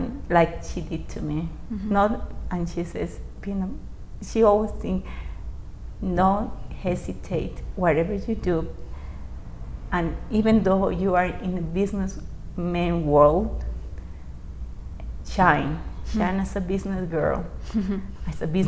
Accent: La Paz, Bolivia; English is a second language; and I came from Bolivia, La Paz

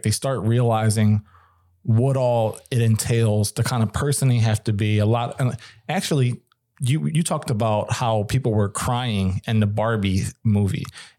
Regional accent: Ireland; I'm Irish.

